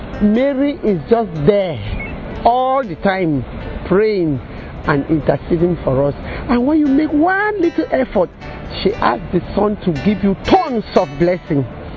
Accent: Cameroon; from Cameroon.

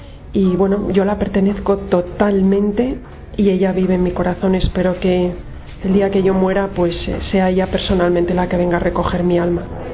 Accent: Madrid, Community of Madrid, Spain; soy de Madrid, España.

